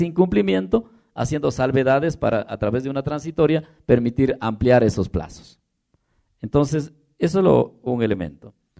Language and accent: Spanish; Cebadas, Chimborazo, Ecuador; Yo vengo de Cebadas, el río Cebadas, deben haber escuchado. Este río, cuando yo era niño, tronaba y se escuchaba en mi comunidad.